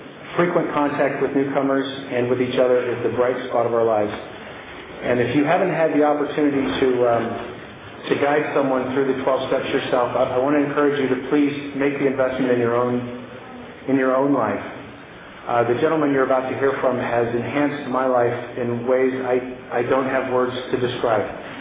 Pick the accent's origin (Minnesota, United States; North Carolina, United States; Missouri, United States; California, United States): California, United States; Camarillo; I was born in Camarillo, or Paso Robles, California. I grew up in Camarillo, down south, with my best friend Jeff down here.